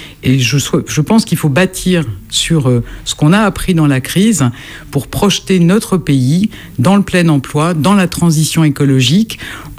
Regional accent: Normandy, France; moi, ma famille est originaire du Calvados, je suis originaire du Calvados. C'est là où ma mère est née, a grandi. Mes grands-parents aussi ont vécu dans le Calvados.

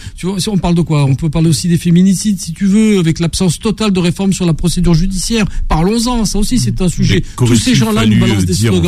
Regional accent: Marseille, Provence-Alpes-Côte d'Azur, France; La situation à Marseille, je la connais bien, j'y ai vécu. J'ai grandi à Marseille, j'y ai travaillé à Marseille.

